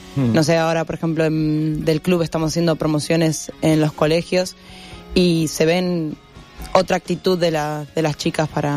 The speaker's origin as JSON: {"language": "Spanish", "country": "Argentina", "said": "Pero en Argentina sí me había pasado. Soy argentina, si no se me había notado."}